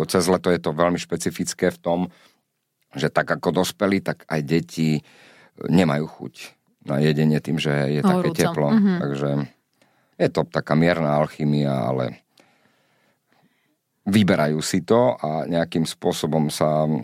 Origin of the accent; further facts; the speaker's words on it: Čifáre, Nitra Region, Slovakia; also born or lived in Vráble; lebo ja som vyrastal na dedine, najprv v Čifároch, čo je 27 kilometrov od Nitry smerom na Levice, taká slovensko-maďarská dedina a odtiaľ pochádzala moja mamina